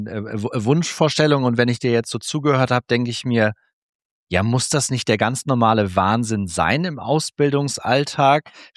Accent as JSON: {"language": "German", "town": "Cloppenburg", "region": "Lower Saxony", "country": "Germany", "tie": "born or raised there", "said": "ich habe tatsächlich 2005 bis 2008 eine 2,5-jährige Bankausbildung gemacht in meiner Heimatstadt Kloppenburg."}